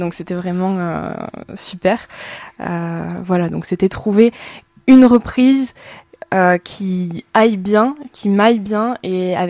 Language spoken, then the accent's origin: French; Narbonne, Occitanie, France; et puis c'est chez moi à Narbonne